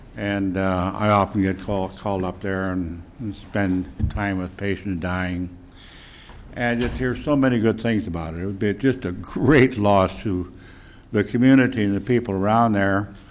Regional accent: Watkins, United States; I grew up in Watkins, came back as pastor in 1995.

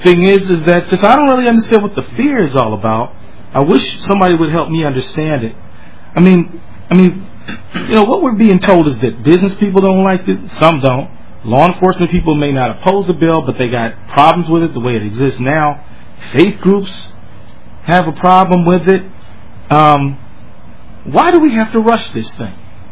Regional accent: Detroit, Michigan, United States; now in Minneapolis, United States; I grew up in Detroit, Michigan, where I think one year we had about 300 murders right in my neighborhood.

